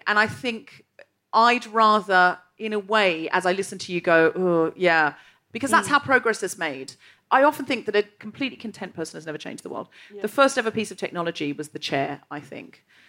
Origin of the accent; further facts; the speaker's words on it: Queensland, Australia; Excuse me, I'm from the Gold Coast. I watch The Crown.